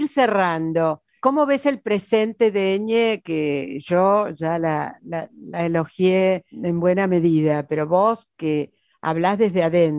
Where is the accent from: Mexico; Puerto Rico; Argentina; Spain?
Argentina; Eso está en el ADN de nuestra identidad como argentinos, que venimos de un cruce muy grande.